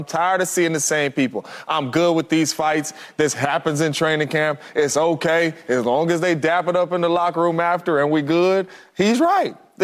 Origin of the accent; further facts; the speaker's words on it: California, United States; I'm from the Bay. We're going to be tussling.